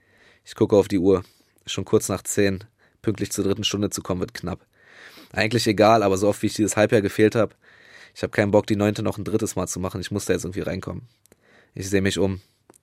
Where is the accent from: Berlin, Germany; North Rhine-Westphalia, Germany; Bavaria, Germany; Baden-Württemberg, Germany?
Berlin, Germany; Also ich bin in Berlin-Neukölln aufgewachsen. Wo genau ich da aufgewachsen bin, sage ich nicht.